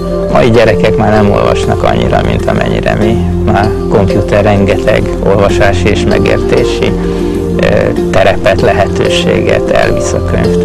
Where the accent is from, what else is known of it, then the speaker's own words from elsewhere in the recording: Pécs, Baranya, Hungary; Édesapám jogász volt, édesanyám pedig a Nemzeti Bankban dolgozott, és itt Pécsen születtem, Pécsen jártam iskolába, körülbelül 10 percre laktunk az iskolától